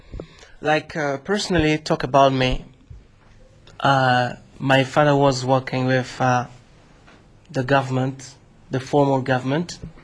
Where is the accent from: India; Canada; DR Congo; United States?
DR Congo; I'm from Congo, Republic Democratic of Congo. I was born on 1st of June 1975, and I was a student in my country.